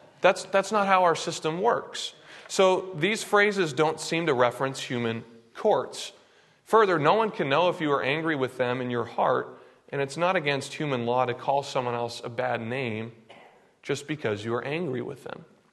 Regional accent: Boston, Massachusetts, United States; I was familiar with him because he played for my hometown team, the Boston Red Sox.

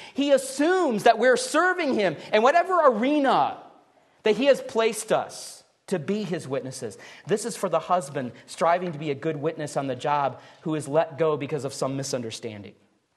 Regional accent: Midwest, United States; I have vivid memories of growing up in the Midwest, huddled with the rest of my family underneath a table in the basement because of a tornado warning.

